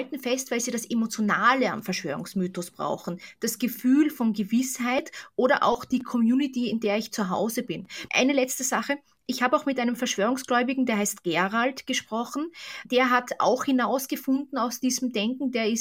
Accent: Austria; Ich bin ja selbst aus Österreich. Und in Österreich hatten wir einen richtig harten Lockdown.

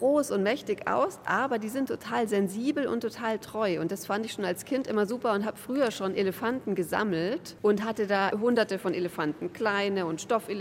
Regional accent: Ingolstadt, Bavaria, Germany; Ich bin aus Ingolstadt. Das ist ja nicht so weit weg von hier.

